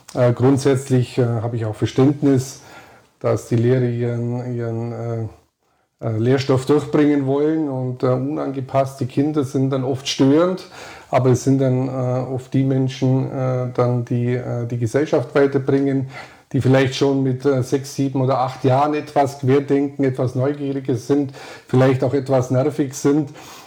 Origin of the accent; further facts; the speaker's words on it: Memmingen, Bavaria, Germany; also born or lived in Hitzenhofen / Steinheim; Ja, ich bin sozusagen ein Landkind, zunächst einmal in Hitzenhofen gewesen, dann nach Steinheim gezogen und dann nach Memmingen gekommen, aufgewachsen am Hühnerberg im Industriegebiet.